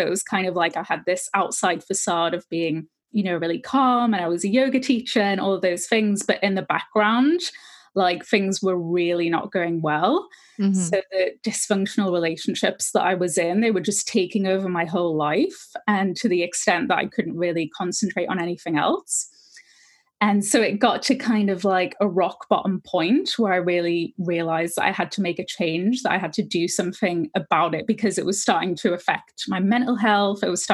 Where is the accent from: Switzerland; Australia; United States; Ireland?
Switzerland; also born or lived in Newcastle, United Kingdom; So I'm from Newcastle, so in the northeast of England, but also my dad's from Switzerland. So I grew up over there.